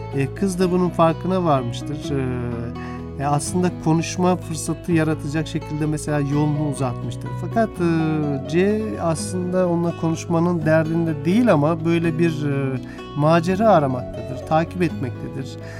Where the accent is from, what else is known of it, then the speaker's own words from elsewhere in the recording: Ankara, Turkey; Biz de bir Ankaralı olarak tabii hemen bu habere ilgi göstermemizin sebebi